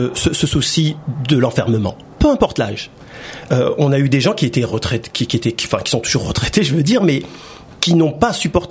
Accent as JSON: {"language": "French", "town": "Trappes", "region": "Île-de-France", "country": "France", "tie": "born or raised there", "said": "moi, je viens de Trappes, c'est-à-dire que j'ai grandi aux côtés de Jamel Debbouze, d'Omar Sy, Laurent Ournac"}